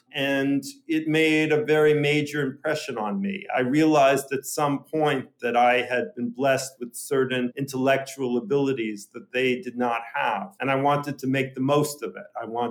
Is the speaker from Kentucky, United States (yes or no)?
no; Brooklyn, New York, United States; I grew up in Sheepshead Bay, Brooklyn.